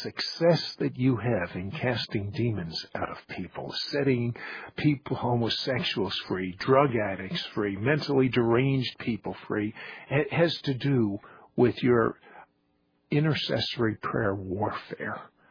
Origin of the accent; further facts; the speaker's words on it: the North, United States; I'm from the North, but the last 10 years I've been living in the South